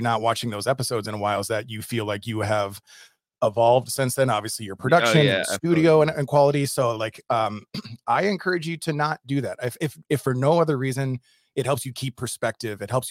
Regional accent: Madison, Wisconsin, United States; And I grew up in Madison, outside of Madison, Wisconsin.

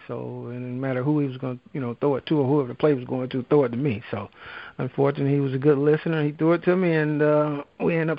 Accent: Florida, United States; You know, like I said, growing up in Florida, I had no idea how the rivalry was between Ohio State and Michigan

